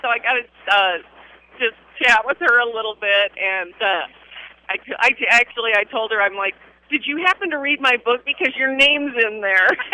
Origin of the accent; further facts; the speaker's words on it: South Dakota, United States; I grew up in South Dakota